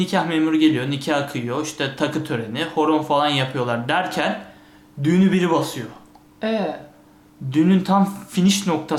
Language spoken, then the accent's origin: Turkish; Rize, Turkey; Bu kabı şimdi Rizeliyiz.